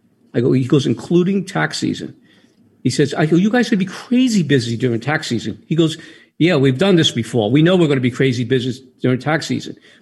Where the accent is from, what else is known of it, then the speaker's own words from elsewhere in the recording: East Coast, United States; You can tell I'm from the East Coast, and this gentleman that I'm talking with is also a Paisan like me.